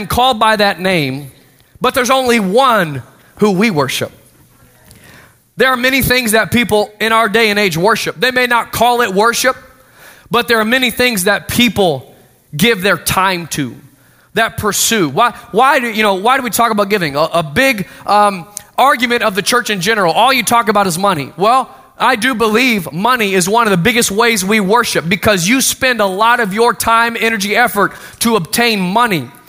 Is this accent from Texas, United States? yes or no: yes; Austin, Texas, United States; You know, I grew up in Austin, Texas, and had a friend in school